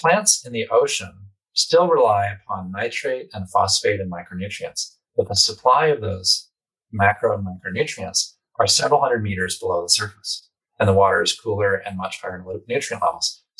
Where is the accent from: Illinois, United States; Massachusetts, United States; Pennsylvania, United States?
Massachusetts, United States; Woods Hole; In my hometown of Woods Hole, Massachusetts, the average temperature has increased more than 2 degrees Celsius